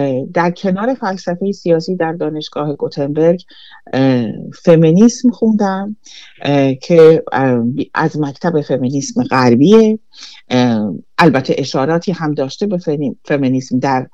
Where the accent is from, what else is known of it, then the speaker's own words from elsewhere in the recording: Tehran, Tehran Province, Iran; now in Sweden; حدود 12 ساله که توی سوئد زندگی میکنم و از ایران اومدم، از تهران.